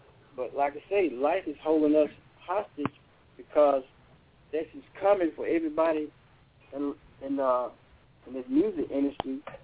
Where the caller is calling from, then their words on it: Sherman, Georgia, United States; I'm calling from Sherman, Georgia.